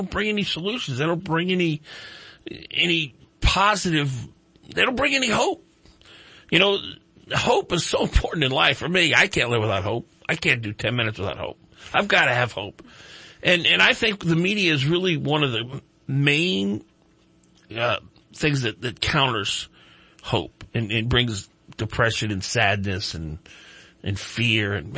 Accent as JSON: {"language": "English", "town": "New Orleans", "region": "Louisiana", "country": "United States", "lives_now": "Reading, United States", "said": "And I'm from New Orleans originally."}